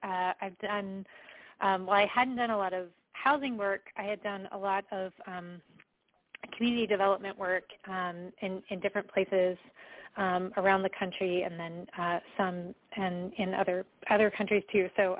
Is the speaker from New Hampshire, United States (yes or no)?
no; Richmond, Virginia, United States; I grew up here in the Richmond area, and then I moved away for a long time, and I came back.